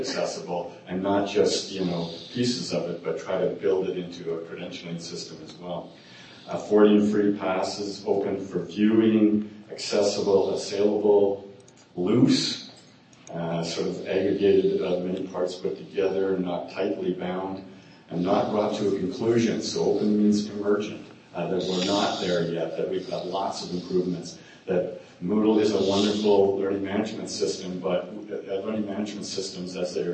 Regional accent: Calgary, Alberta, Canada; I grew up in Calgary and used to say an expert is someone who's more than 50 miles away from home.

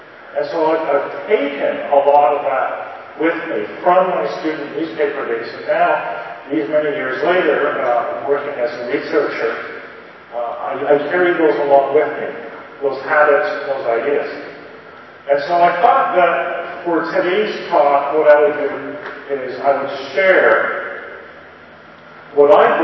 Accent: Alberta, Canada; We went in, we're from Alberta, so we're conservative, and we came in, and we're not agents of social change, we're agents of social awareness.

